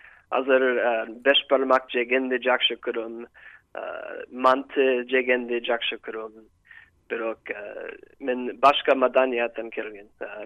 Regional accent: California, United States; Kyrgyz is a second language; moved away as an adult; now in Darkan, Kyrgyzstan; Мен Калифорниядан келгем. Бир жыл мурда. Мен 33 жаштамын. Буга чейин Америкада жүргөндө мен өрчөлгүч жана сноуборд тренер болуп иштеген. Азыр Кыргызстанда англис тил сабак берем.

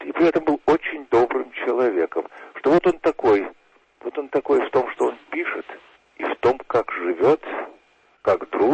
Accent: Kyiv, Ukraine; это чувство живой связи и с нашим Киевом. Ведь я ведь тоже киевлянин.

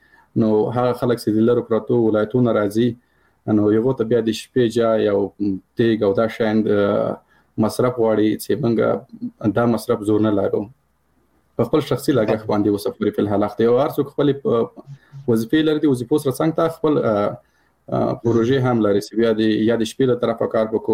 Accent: Paktia, Afghanistan; زه د کابل د پکتیا يم

